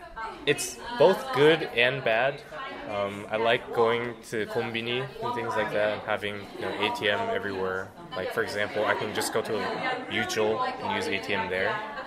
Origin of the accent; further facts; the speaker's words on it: California, United States; also born or lived in Taiwan; now in Japan; I was born in Taiwan, and when I was a child, I moved to America, to California, from Taiwan.